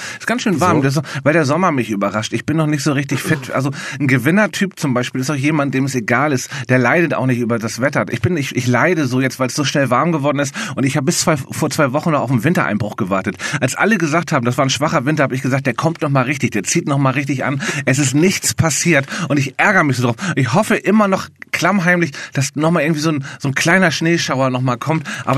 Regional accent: Hamburg, Germany; dann hätte Hamburg fast, das ist ja meine Heimatstadt, fast gar nichts mehr zu bieten gehabt

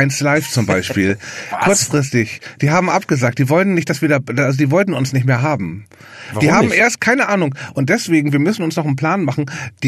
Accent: Hamburg, Germany; dann hätte Hamburg fast, das ist ja meine Heimatstadt, fast gar nichts mehr zu bieten gehabt

